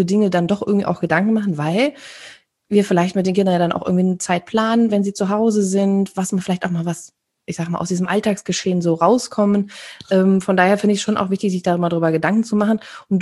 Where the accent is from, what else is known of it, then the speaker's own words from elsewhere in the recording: North Rhine-Westphalia, Germany; Also wir kommen ja aus dem Sauerland